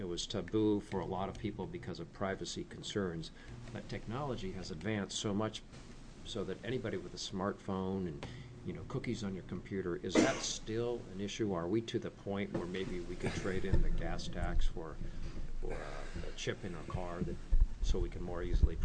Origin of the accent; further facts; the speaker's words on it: Beaverton, Oregon, United States; I'm from the Beaverton area, so I, like you, have become something of an expert on the issue of congestion